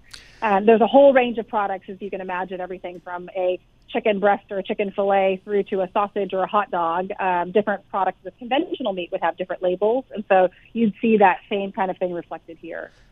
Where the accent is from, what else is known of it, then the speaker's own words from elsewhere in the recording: Texas, United States; I'm from Texas, and I love my meat.